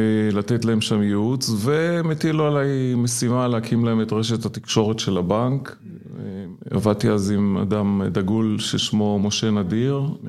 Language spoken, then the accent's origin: Hebrew; Tel Aviv, Tel Aviv District, Israel; born there; moved away as an adult; also born or lived in Haifa; now in Ramat HaSharon, Israel; אז אני נולדתי בתל אביב, בצפון הישן. בערך בגיל 18 עברתי לחיפה ללמוד בטכניון כעתודאי, כן. בנווה שאנן. ואחרי שסיימתי עברתי לגור ברמת השרון